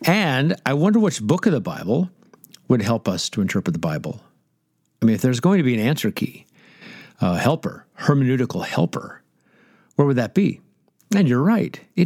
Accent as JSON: {"language": "English", "region": "Nebraska", "country": "United States", "said": "But since I'm from Nebraska, I'll make it easier."}